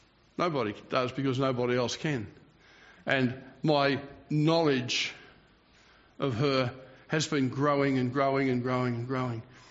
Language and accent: English; Cranbourne, Victoria, Australia; I came from Cranbourne, which is right next to Devon Meadows.